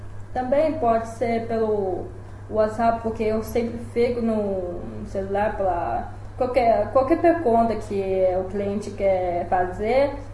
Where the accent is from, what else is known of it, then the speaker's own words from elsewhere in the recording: Beijing, China; Portuguese is a second language; eu sou de Pequim. a minha família tá me chamando para voltar. Aí, depois que eu voltei para Pequim